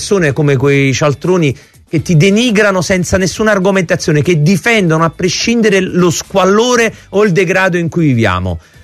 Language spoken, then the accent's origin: Italian; Naples, Campania, Italy; per il mio paese che è l'Italia e per la mia terra che è Napoli, la regione Campania e il sud.